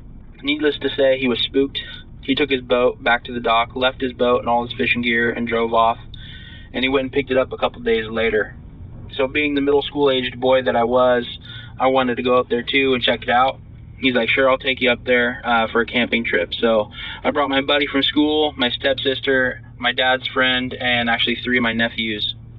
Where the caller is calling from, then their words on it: Washington, United States; from Washington State.